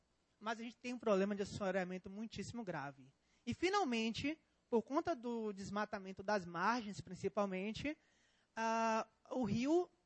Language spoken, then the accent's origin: Portuguese; Itabuna, Bahia, Brazil; now in Formosa, Brazil; Minha cidade hoje é Formosa, mas a cidade de onde eu vim é Itabuna, no sul da Bahia.